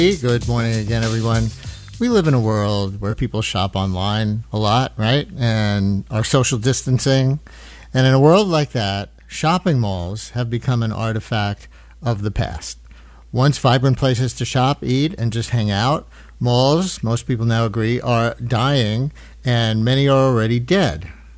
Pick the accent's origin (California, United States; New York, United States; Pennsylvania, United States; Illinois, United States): New York, United States; Queens; I grew up in Queens, not near any shopping mall.